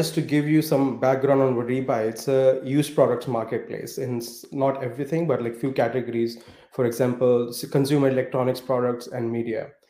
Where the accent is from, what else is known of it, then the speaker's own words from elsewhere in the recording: India; So I'm originally from India